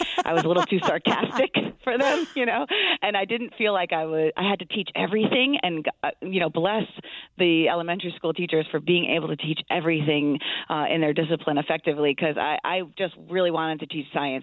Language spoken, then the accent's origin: English; Southington, Connecticut, United States; I grew up in Southington. Shout out to Southington High School, class of 94.